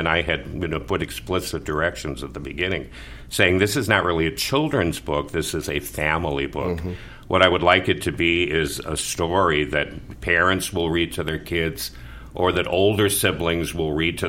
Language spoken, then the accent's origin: English; Holyoke, Massachusetts, United States; born there; I was born in Holyoke, Massachusetts, so you can definitely hear that.